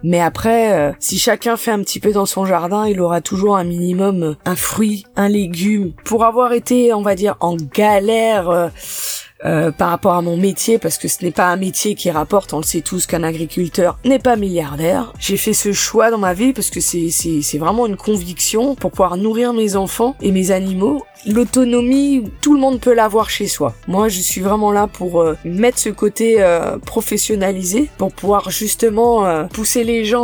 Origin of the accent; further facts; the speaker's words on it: French Antilles, France; J'ai fait un petit peu de tout dans ma jeunesse parce que aux Antilles, l'orientation est toujours un peu compliquée.